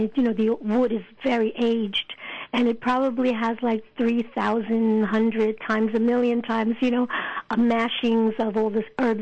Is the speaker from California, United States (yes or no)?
no; New York, United States; Oh, I'm from the Bronx, but my family's from Puerto Rico